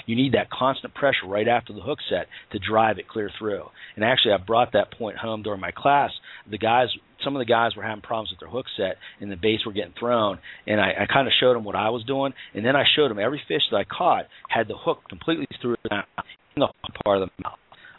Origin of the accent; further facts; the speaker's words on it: Pennsylvania, United States; I grew up in Pennsylvania, so I've caught about every possible fish there is to catch in Pennsylvania.